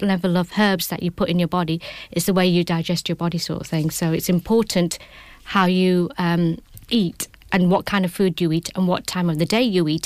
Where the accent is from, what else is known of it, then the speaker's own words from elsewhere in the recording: England, United Kingdom; I've been born and brought up in England, but always been inspired with Indian food. I've grown in an Indian family